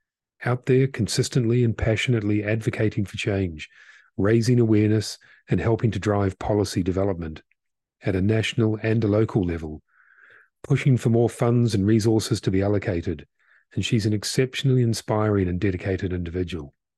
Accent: New Zealand; a number of underrepresented communities in my hometown in Aotearoa, New Zealand.

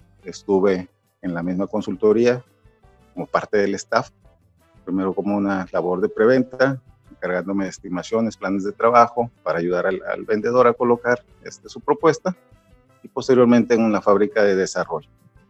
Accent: Veracruz, Mexico; now in Monterrey, Mexico; Yo actualmente vivo en el estado de Nuevo León, en la zona metropolitana de Monterrey, pero soy originario del estado de Veracruz, de una pequeña ciudad allá al sur del estado, pero ya me considero regiomontano de adopción, porque ya tengo aproximadamente 32 años de vivir

